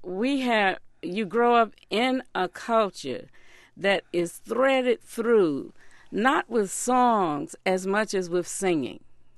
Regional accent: the South, United States; So one of the aspects of growing up in the South, in these schools, is we got a repertoire

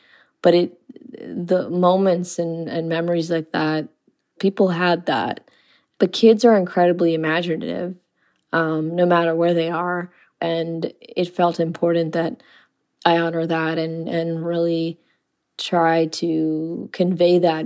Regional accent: Chicago, Illinois, United States; I'm from Chicago. And so I didn't grow up in Cabrini Green or in one of the high rises

